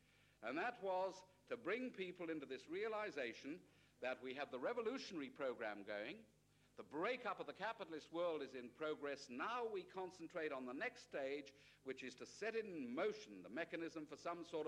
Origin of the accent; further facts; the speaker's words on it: Kenya; The Mau Mau campaign in my home country of Kenya had started at that time.